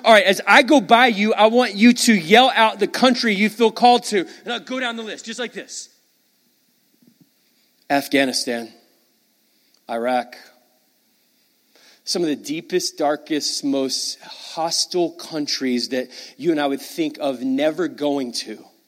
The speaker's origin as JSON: {"language": "English", "town": "Irving", "region": "Texas", "country": "United States", "tie": "born or raised there", "said": "I was born and raised in Irving, actually at my wife's father's church."}